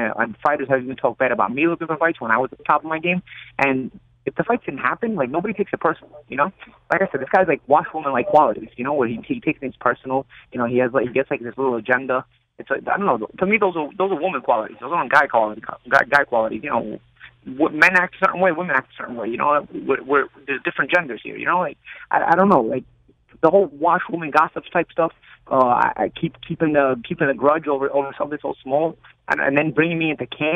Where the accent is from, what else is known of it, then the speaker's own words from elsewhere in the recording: New York, United States; Like, I'm from New York. I'm original New York. I'm a pretty real guy.